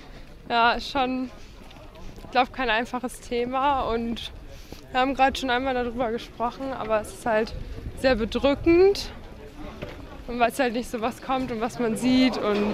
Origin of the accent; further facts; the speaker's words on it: Wilhelmshaven, Lower Saxony, Germany; Ja, wir kommen aus Wilhelmshaven und sind jetzt halt auf Klassenfahrt in Berlin.